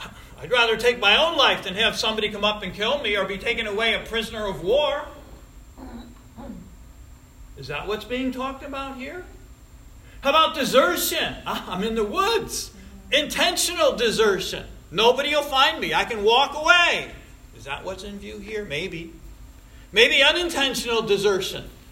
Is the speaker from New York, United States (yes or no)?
yes; Troy, New York, United States; We had that growing up in South Troy. It was very convenient. South Troy against the world.